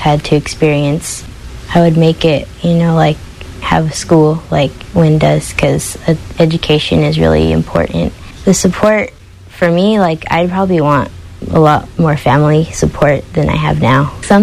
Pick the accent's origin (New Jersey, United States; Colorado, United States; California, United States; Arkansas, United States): California, United States; Sanger; I'm from Sanger. It's like a little town that's outside of Fresno.